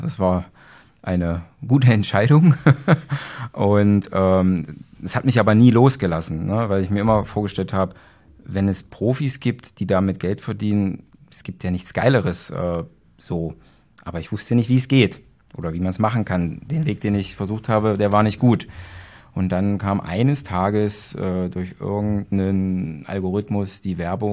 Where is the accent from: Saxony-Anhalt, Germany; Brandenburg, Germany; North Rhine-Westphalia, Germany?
Saxony-Anhalt, Germany; Magdeburg; ich komme aus Magdeburg, also das Glück eine Stunde von hier entfernt von Markus. Ich vergesse immer mein Alter, ich bin 88 geboren, 33 Jahre alt